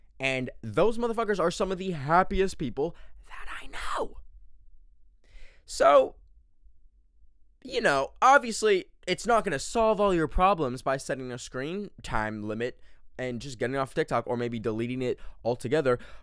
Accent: Canada; I'm not an American, still fully Canadian, baby.

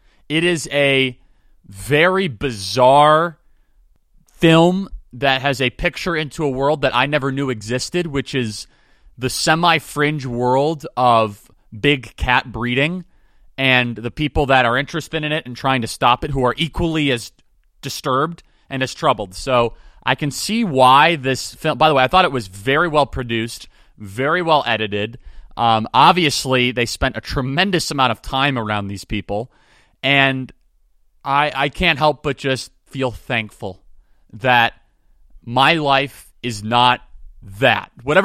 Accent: Chicago, Illinois, United States; I'm violating one of the Ten Commandments of being a Chicagoan.

